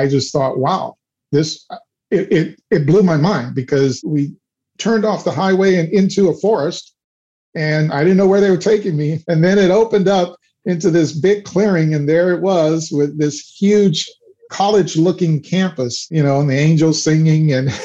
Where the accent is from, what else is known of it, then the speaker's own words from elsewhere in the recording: Houston, Texas, United States; I grew up on the South Side, and it was tough because my mother was a very strict authoritarian.